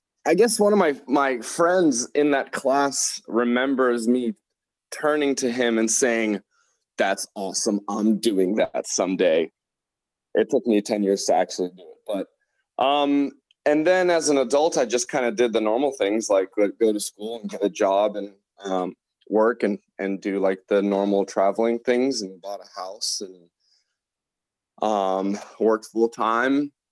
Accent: Columbus, Ohio, United States; And originally, I am from Columbus, Ohio. Grew up there with two sisters, my parents.

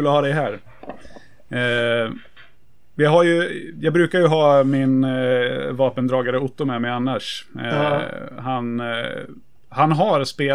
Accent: Örebro, Örebro County, Sweden; Han är askersundare och jag är örebroare.

